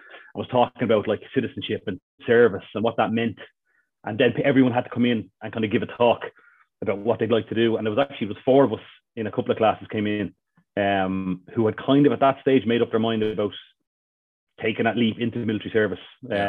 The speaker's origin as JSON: {"language": "English", "town": "Cork", "region": "Munster", "country": "Ireland", "tie": "born there", "said": "my dad was a scout leader for years before I was born in Cork."}